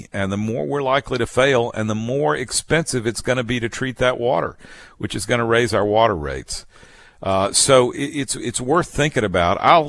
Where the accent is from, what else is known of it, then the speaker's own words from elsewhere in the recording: Mobile, Alabama, United States; I'm not an old Oakdale boy, though I grew up in Mobile.